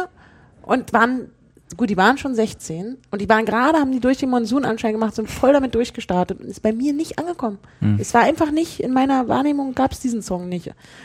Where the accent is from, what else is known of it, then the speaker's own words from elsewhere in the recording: Magdeburg, Saxony-Anhalt, Germany; nee, wir sind keine Mädchen und ja, wir kommen aus Magdeburg